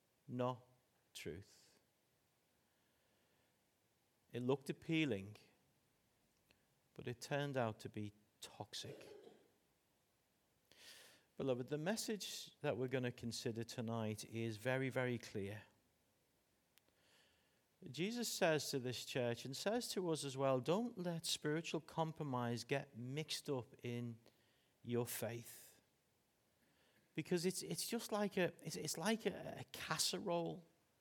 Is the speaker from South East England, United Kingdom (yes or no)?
no; Liverpool, North West England, United Kingdom; now in Derbyshire, United Kingdom; despite me being Derbyshire now, I was born and bred in Liverpool.